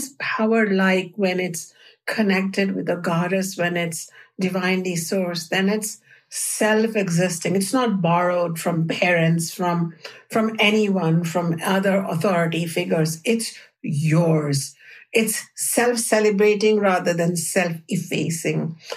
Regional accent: India; in the culture that I grew up in India

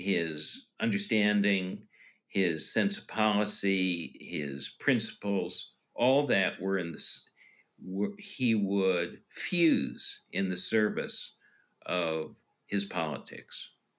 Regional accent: Chicago, Illinois, United States; also born or lived in Boston / New Orleans; in other cities, Boston, New Orleans, Pennsylvania, all places, Chicago. I grew up in Chicago.

